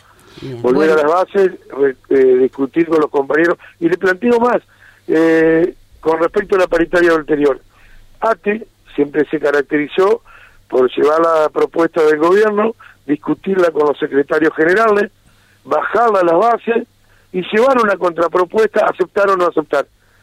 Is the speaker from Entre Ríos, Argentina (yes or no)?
yes; Victoria, Entre Ríos, Argentina; Yo soy de la ciudad de Victoria, empleado de salud.